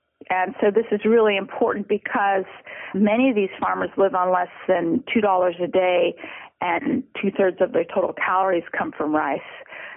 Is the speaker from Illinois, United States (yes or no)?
no; California, United States; because growing up in California, I wasn't familiar with farmers growing rice.